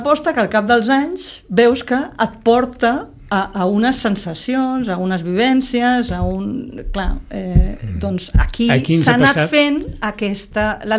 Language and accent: Catalan; Tarragona, Catalonia, Spain; Jo soc de Tarragona, un dia els hi explicaré.